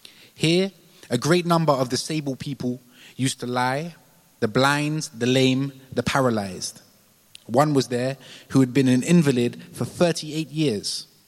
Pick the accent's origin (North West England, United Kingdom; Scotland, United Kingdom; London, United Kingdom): London, United Kingdom; I became a Christian when I was 15. I come from North London. I'm still from North London. And I went to church in North London.